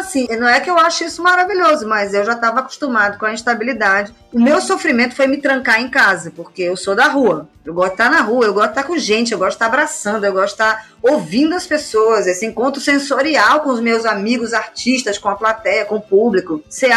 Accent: Brazil; a gente é brasileiro, né?

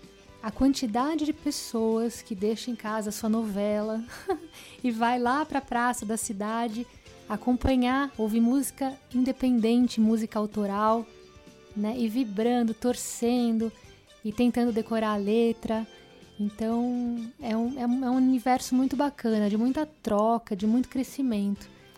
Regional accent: São Paulo, Brazil; Eu sou aqui de São Paulo, tenho viajado bastante pro interior, por conta de alguns festivais, adoro o interior, mas sou aqui de São Paulo.

